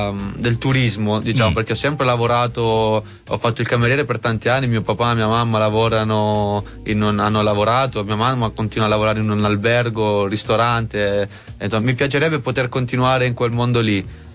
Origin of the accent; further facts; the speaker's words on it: Apulia, Italy; Io appena posso vado giù, casa mia, la mia terra, è una terra bellissima.